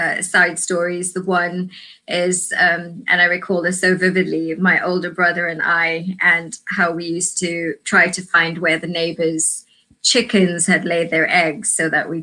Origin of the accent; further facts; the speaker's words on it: South Africa; So I was born during apartheid in South Africa.